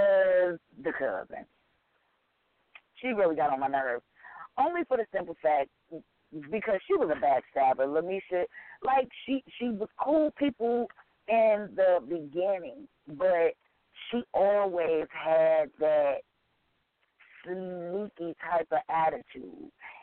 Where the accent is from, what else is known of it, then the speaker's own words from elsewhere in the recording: Saginaw, Michigan, United States; This book actually is based out of my hometown where I was born, Saginaw, Michigan.